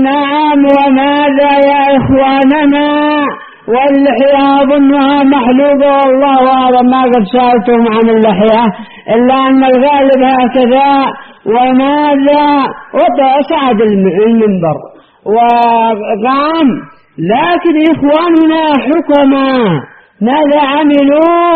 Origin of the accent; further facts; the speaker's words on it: Yemen; وهذه أعظم ضربة للحزبيين عندنا في اليمن.